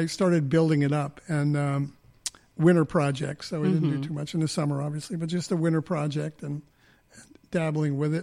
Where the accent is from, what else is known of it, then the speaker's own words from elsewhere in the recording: Germantown, United States; And, you know, growing up in Germantown, you get to see and remember who they were.